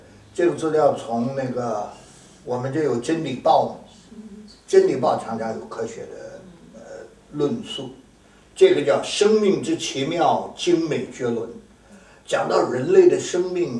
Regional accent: China; 我们中国人是从北京的猴子变的

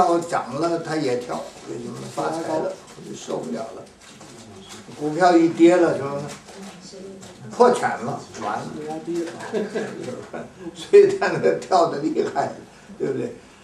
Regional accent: China; 我们中国人说福音是什么？福音平安即是福

